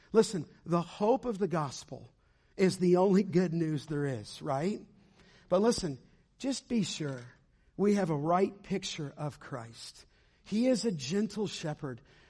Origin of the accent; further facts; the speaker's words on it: California, United States; Growing up in the San Fernando Valley, if you asked me at 10, who's Jesus?